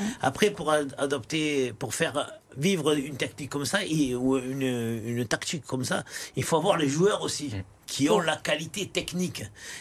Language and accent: French; Marseille, Provence-Alpes-Côte d'Azur, France; Parce que moi, en tant que Marseillais, j'y tiens énormément.